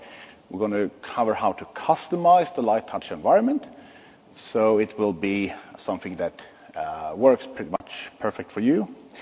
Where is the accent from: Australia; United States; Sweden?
Sweden; English is a second language; I come from Sweden, which you most likely can hear on my accent.